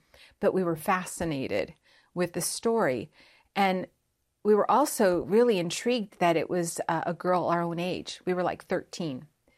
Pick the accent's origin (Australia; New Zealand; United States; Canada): United States; Lancaster, Pennsylvania; But growing up in Lancaster, Pennsylvania, there's absolutely nothing to do, but at least back in the late 60s, early 70s.